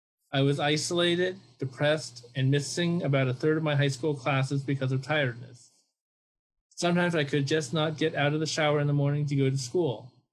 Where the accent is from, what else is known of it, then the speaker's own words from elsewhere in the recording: Berkeley, California, United States; Growing up in Berkeley, California, I always wanted to be a cool dad.